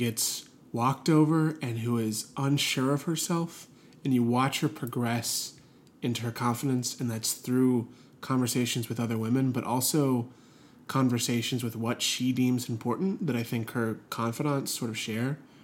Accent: Oklahoma, United States; I think around family, I'm from Oklahoma, there's a lot of political talk

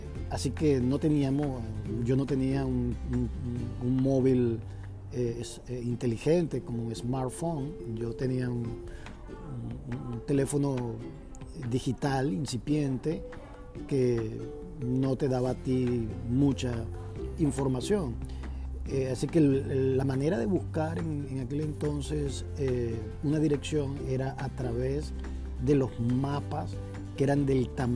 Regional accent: Caracas, Capital District, Venezuela; Yo crecí en Caracas, viví en Caracas una mayor parte de mi vida, y Caracas es una ciudad grande.

